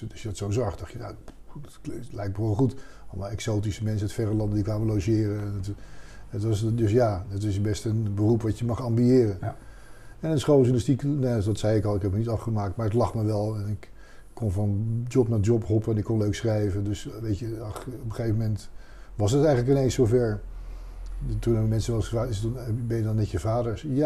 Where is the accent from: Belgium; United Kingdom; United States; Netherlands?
Netherlands; Leidschendam, South Holland; born there; Geboren in Leidschendam, wat me verder ook helemaal niet zegt. Want daar heb ik 7 jaar gewoond.